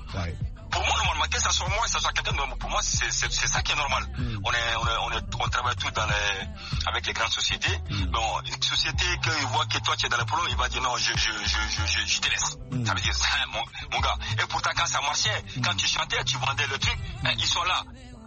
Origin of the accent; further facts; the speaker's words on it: Mali; en tant que Malien, en tant que quelqu'un qui aime que le Mali avance